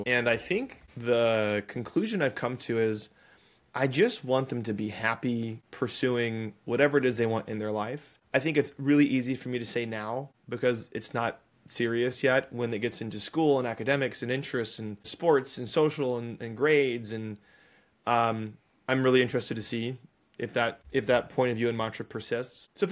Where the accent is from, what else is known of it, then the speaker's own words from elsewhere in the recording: Riyadh, Riyadh Province, Saudi Arabia; also born or lived in United States; I'm from Nebraska, but the plot twist is I grew up in Saudi Arabia. I was in Riyadh for 16 years.